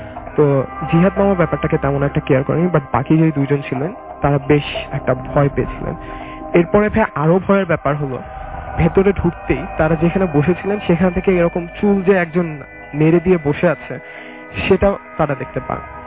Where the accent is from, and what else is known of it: Madhupur, Khulna Division, Bangladesh